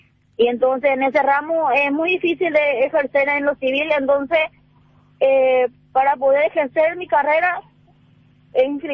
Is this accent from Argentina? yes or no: no; Ciudad del Este, Alto Paraná, Paraguay; Yo, por ejemplo, vengo de Ciudad del Este y estoy todavía por acá buscando una respuesta